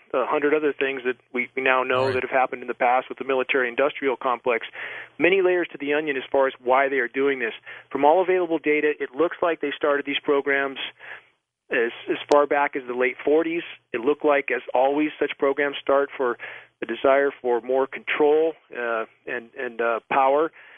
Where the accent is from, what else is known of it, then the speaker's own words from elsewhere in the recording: California, United States; now in Pacific Northwest, United States; I grew up in Southern California hacking on smog. All I could think about as a kid was getting the hell out of there.